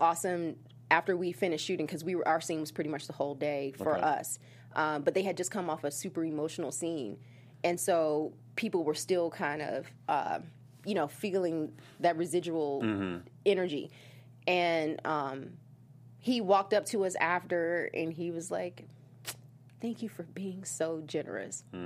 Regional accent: Southern United States, United States; I'm from the South. We hug everybody.

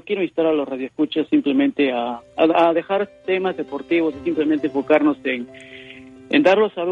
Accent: Peru; soy peruano

